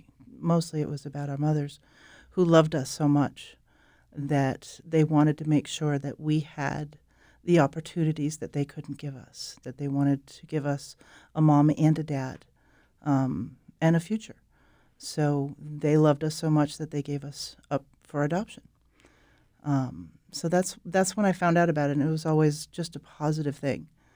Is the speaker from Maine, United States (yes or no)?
yes; Biddeford, Maine, United States; born there; I was born in Biddeford, and my birth mother stayed at St. Andre's Home in Biddeford while she was pregnant for me.